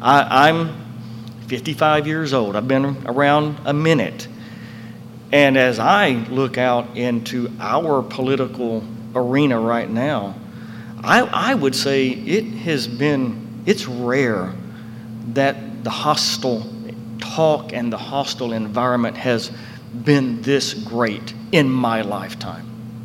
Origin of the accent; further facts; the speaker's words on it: United States; I'm an American second as far as allegiance goes. I love my country.